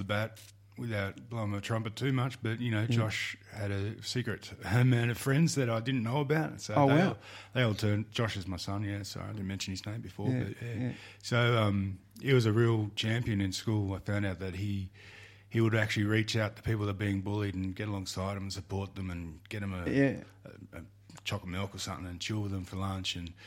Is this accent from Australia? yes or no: yes; Lilydale, Victoria, Australia; Eastern suburbs, out in a place called Lilydale. I've got to say that really carefully because I'm a local from there